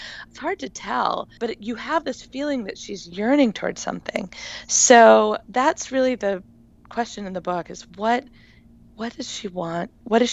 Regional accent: Maine, United States; And that painting was done near where I grew up in Maine, and it's been called one of the iconic American paintings.

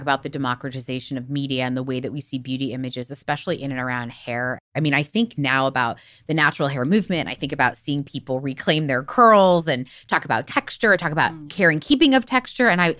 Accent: Miami, Florida, United States; I was thinking about I grew up in Miami mm-hmm. and I was do Lipton tea bags in the backyard.

